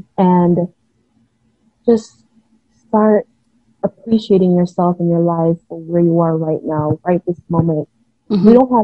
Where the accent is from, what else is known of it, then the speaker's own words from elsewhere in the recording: Jamaica; also born or lived in New York City, United States; I was born in Jamaica, I was partially raised there, and I lived part of my life in NYC, the Bronx to be exact.